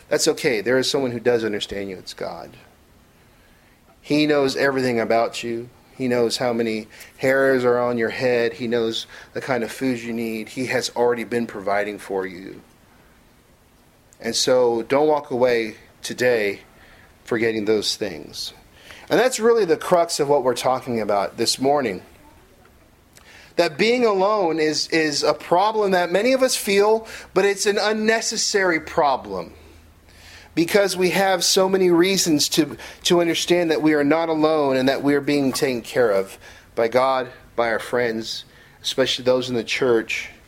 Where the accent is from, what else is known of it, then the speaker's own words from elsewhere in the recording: San Francisco, California, United States; And I'm from San Francisco. Yes, we have hills